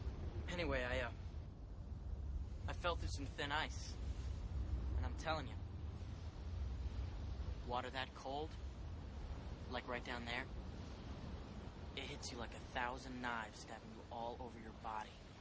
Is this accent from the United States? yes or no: yes; Chippewa Falls, Wisconsin, United States; I grew up there near Chippewa Falls.